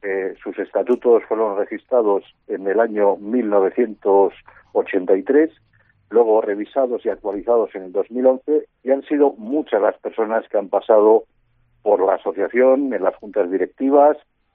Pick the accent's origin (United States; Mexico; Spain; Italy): Spain; Community of Madrid; Yo personalmente soy madrileño y me he casado en la catedral, he bautizado a mis hijos en la catedral.